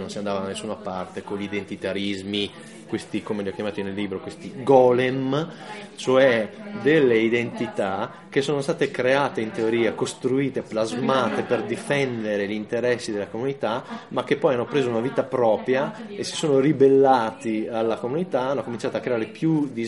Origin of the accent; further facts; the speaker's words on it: Trentino-Alto Adige, Italy; anche se non posso essere obiettivo perché sono trentino